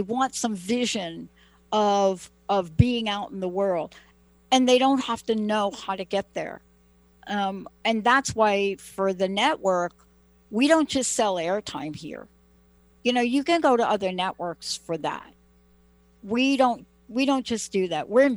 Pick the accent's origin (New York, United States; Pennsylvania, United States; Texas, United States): New York, United States; I'm like you, I'm from New York, right?